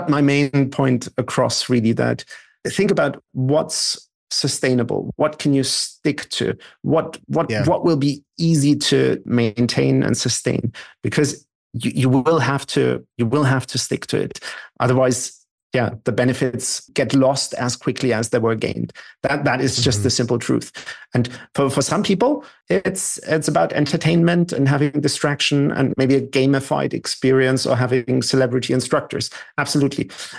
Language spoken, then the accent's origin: English; Germany; accent: German; my German accent would instantly create trust and greater acceptance that the numbers must be right